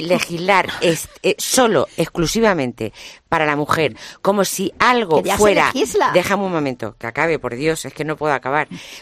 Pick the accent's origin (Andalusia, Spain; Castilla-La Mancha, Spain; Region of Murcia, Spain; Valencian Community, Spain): Region of Murcia, Spain; yo soy murciana, soy del sur de España